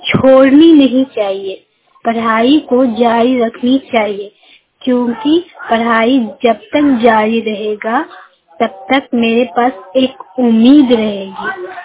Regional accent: Nagarnausa, Bihar, India; मैं नगर नौसा के रहने वाली हूँ, मेरा जिला नालंदा पड़ता है।

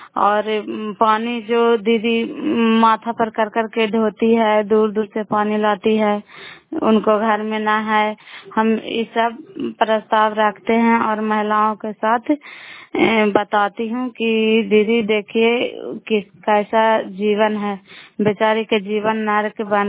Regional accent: Bihar, India; नालंदा जिला कराय ब्लॉक की निवासी हूँ

